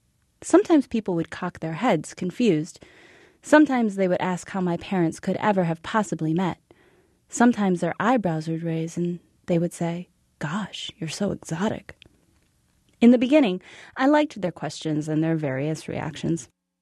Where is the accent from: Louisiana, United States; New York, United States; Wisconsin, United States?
Wisconsin, United States; Oshkosh; Growing up in Oshkosh was ideal in many ways. There were quiet streets, woods to explore, clear, starry night skies. The only thing missing were other mixed-race kids like me.